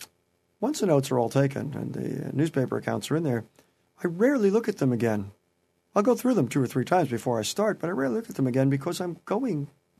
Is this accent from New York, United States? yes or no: yes; Peekskill, New York, United States; I had heard of an incident in my hometown of Peekskill, New York, on the Hudson River